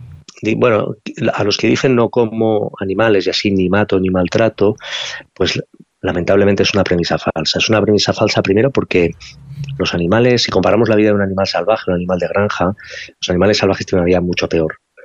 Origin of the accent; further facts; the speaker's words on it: Spain; en los países desarrollados, en mi país, en España, concretamente, es un problema